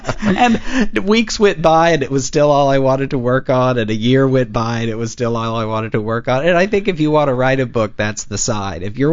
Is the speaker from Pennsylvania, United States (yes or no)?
no; Austin, Texas, United States; I grew up in Austin, Texas.